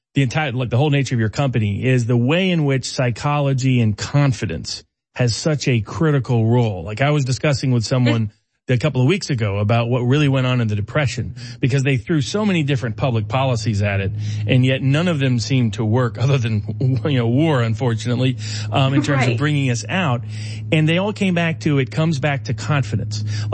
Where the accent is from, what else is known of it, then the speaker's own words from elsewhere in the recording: Chattanooga, Tennessee, United States; In my hometown of Chattanooga, Tennessee, Volkswagen, one of the great factories that brought new jobs to that public economy